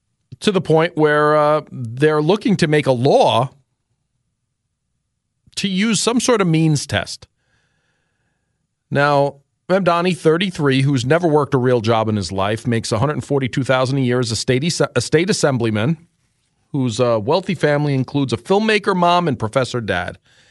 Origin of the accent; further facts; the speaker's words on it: New York City, New York, United States; we grew up poor in New York City in Queens. We lived in rent-stabilized apartment, a two-bedroom for three boys and two parents.